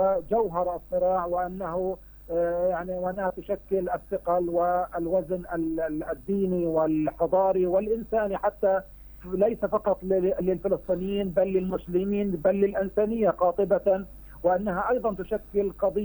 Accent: Palestine; يجب أن نتحرك كفلسطينيين بشكل واضح

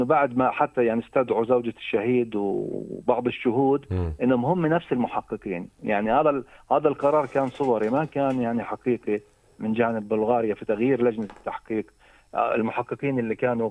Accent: Palestine

